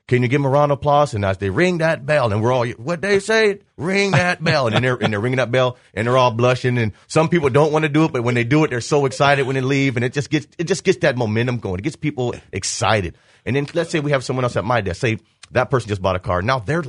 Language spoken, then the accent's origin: English; Galesburg, Illinois, United States; But, I was born and raised here in Galesburg, Illinois. Junior high, high school, college.